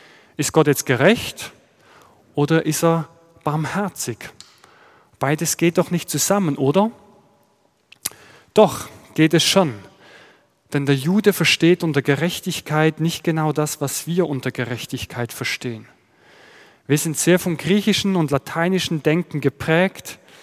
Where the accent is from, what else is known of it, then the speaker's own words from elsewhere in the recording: Switzerland; accent: Swiss; moved away as an adult; now in Freiberg, Germany; Der eine oder andere hört es vielleicht schon an meinem Dialekt. Ich komme nicht aus Sachsen, ich bin gebürtiger Schweizer, lebe aber seit 12 Jahren hier in Deutschland. Ich bin verheiratet mit einer Chemnitzerin, habe 2 Kinder